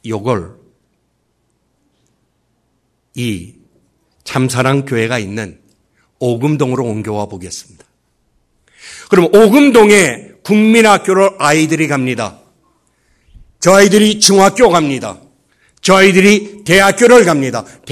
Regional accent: South Korea; now in United States; 저는 한국 사람이라는 게 미국에 살면 살수록 감사하고 기쁩니다.

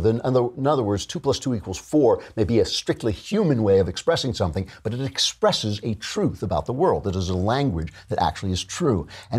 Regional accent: New York, United States; and I'm a Christian from New York

